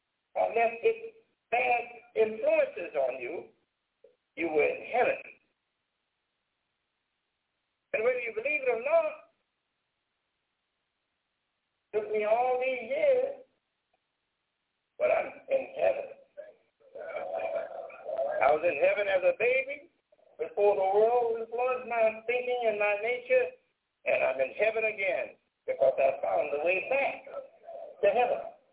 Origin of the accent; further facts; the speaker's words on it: Detroit, Michigan, United States; So, yes, I was born in Detroit, and Detroit is my home.